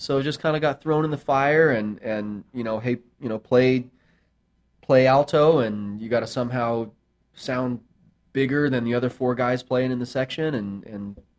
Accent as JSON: {"language": "English", "town": "San Luis Obispo", "region": "California", "country": "United States", "tie": "born or raised there", "said": "I'm a California boy. I grew up in San Luis Obispo. Back when it was hippies and rednecks, before it was wine country."}